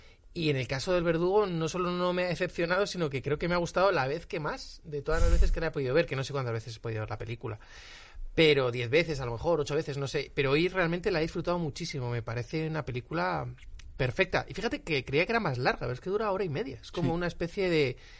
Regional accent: Madrid, Community of Madrid, Spain; Sí, pero yo viví muy cerquita de aquí. Mi infancia la pasé en la Elipa, entonces está nada, aquí al lado. O sea, muy cerquita.

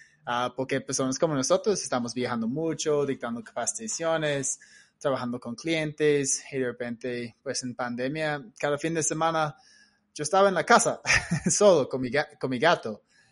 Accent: Australia; Spanish is a second language; now in Colombia; yo soy costeño, pero costeño de Australia. En Australia somos costeños porque todo el mundo vive en la costa.

